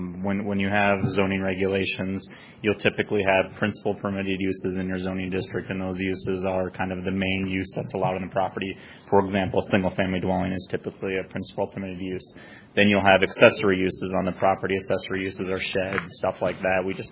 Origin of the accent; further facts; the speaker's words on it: Dubuque, Iowa, United States; I'm from Dubuque, so my wife is from Newton